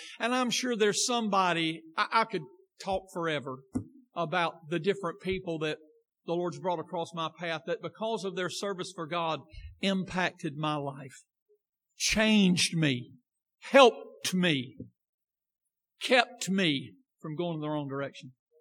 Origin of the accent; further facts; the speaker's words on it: the South, United States; And us people down here in the south, we're the only people that talk right.